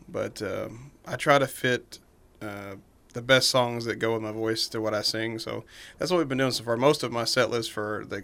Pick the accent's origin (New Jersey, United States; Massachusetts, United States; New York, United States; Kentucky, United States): Kentucky, United States; Owensboro; also born or lived in Bowling Green; You already went over that, but I'm from Owensboro mainly. I grew up here. I went to Faust Elementary School.